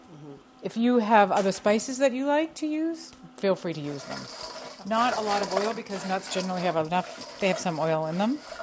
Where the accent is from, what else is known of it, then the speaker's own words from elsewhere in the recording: Boston, Massachusetts, United States; I grew up in South Boston, the Mary Ellen McCormick Housing Project.